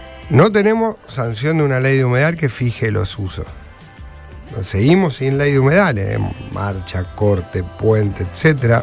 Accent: Rosario, Santa Fe, Argentina; Soy de Rosario

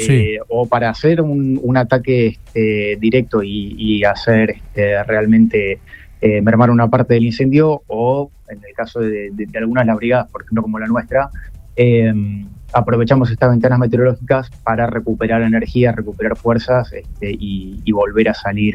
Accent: El Bolsón, Río Negro, Argentina; Nosotros somos de Río Negro, de la localidad del Bolsón

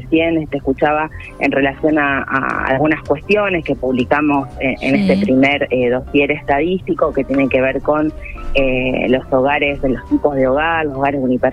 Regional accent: Rosario, Santa Fe, Argentina; cómo somos las rosarinas, los rosarinos, nuestros hogares.

